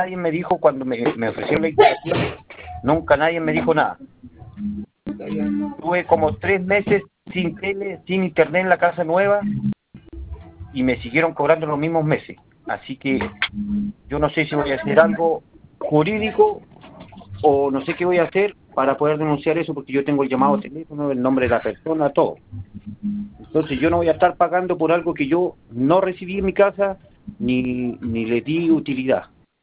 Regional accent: Coyhaique, Aysén, Chile; yo soy de Coyhaique, la primera región

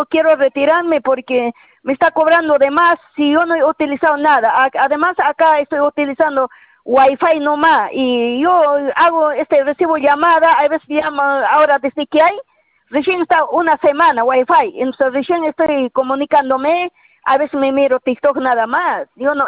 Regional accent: Puno, Peru; Porque yo soy de Puno, yo trabajo lejos, estoy en un desierto

